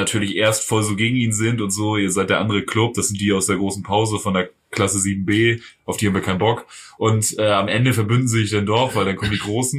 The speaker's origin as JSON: {"language": "German", "country": "Germany", "said": "Ja, ich bin Deutscher. Ich leide viel."}